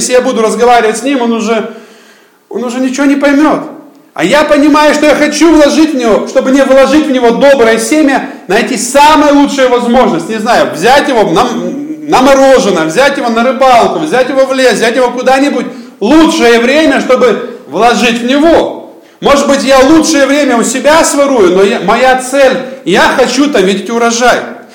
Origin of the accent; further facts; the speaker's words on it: Zhytomyr, Zhytomyr Oblast, Ukraine; я сам из Украины, есть там такой город, называется Рио-де-Житомир